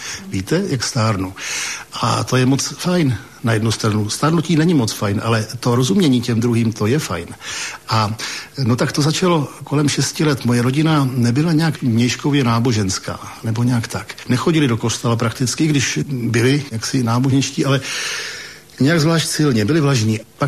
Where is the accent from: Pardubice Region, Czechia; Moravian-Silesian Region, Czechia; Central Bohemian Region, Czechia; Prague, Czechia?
Prague, Czechia; born there; No, tak to já jsem se narodil na Štvanici. A to je ostrov v Praze, jmenuje se Štvanice, je na něm porodnice.